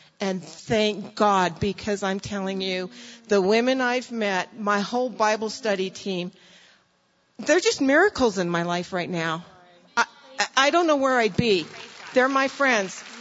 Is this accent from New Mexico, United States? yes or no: yes; New Mexico, United States; also born or lived in California; now in Albuquerque, United States; I just moved back to Albuquerque about 2 years ago. I was originally from New Mexico. I moved to California for a job, was there for 30 years.